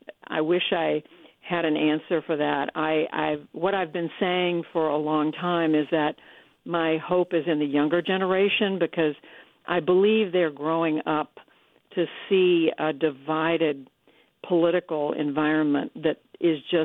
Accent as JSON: {"language": "English", "town": "Tulsa", "region": "Oklahoma", "country": "United States", "tie": "born there", "also_born_or_lived": "Germany / Missouri / New Jersey / Taiwan", "said": "I was born in Tulsa, Oklahoma. My father was in the military. We moved around. I went to seven different schools by the time I was in seventh grade. We lived in Germany when I was very young."}